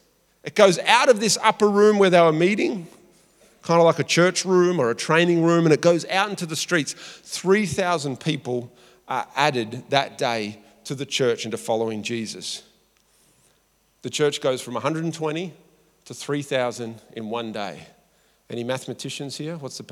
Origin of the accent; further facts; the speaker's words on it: Australia; Part of being an Aussie is that we are filled with doubt and skepticism about the things of God.